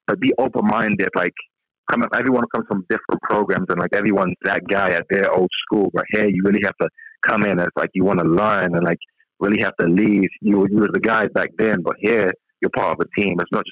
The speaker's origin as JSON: {"language": "English", "region": "London", "country": "United Kingdom", "tie": "born or raised there", "said": "It's amazing growing up in London because, like in America, it's like you have different states."}